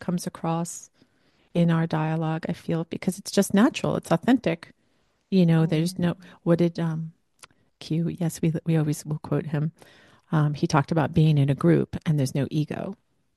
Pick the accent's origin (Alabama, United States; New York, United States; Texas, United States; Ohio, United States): New York, United States; Because I'm from New York. I live in New York. I've lived other places as well. I've lived in New York City